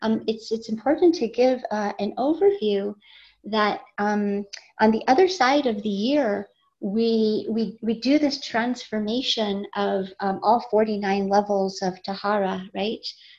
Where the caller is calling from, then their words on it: Safed, Northern District, Israel; I'm speaking from Tzfat, Ira Kodesh, Baruch Hashem.